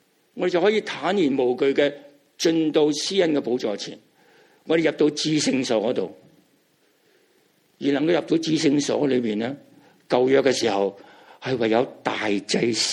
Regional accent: China; 也是照着我们中国人东方人的意义

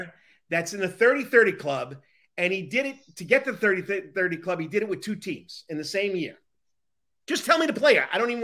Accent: New York, United States; I'll even start a fight with you at pizza, buddy, because I'm a New Yorker.

